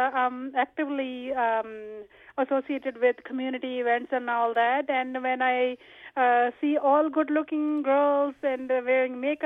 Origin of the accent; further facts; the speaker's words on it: India; English is a second language; now in Canada; Basically, I'm from India, and I have been in Canada from last 25 years.